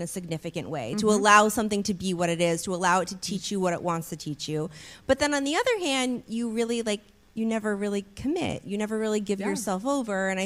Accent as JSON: {"language": "English", "town": "Philadelphia", "region": "Pennsylvania", "country": "United States", "tie": "born there", "said": "I was born in Philadelphia, and it's where my whole family still lives"}